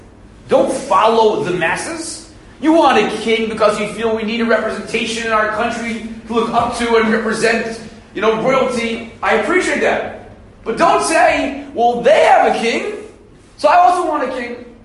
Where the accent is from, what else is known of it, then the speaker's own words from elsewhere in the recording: Silver Spring, Maryland, United States; I said, Rudy, we grew up in Silver Spring, Maryland.